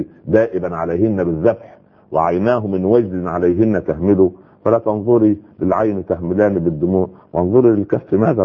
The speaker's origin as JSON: {"language": "Arabic", "region": "Upper Egypt", "country": "Egypt", "said": "حتى عندنا في الصعيد اسمه سخل برضه"}